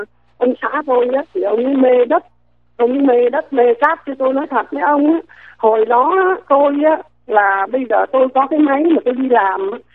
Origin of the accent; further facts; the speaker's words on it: Hanoi, Vietnam; Mà ông biết tôi dân Hà Nội mà, tôi cũng cày hơn là trâu bò nữa.